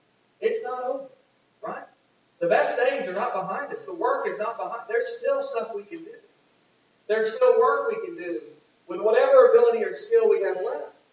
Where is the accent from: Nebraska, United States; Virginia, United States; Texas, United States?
Texas, United States; I think back at this lady in Texas, of course, I grew up in Texas.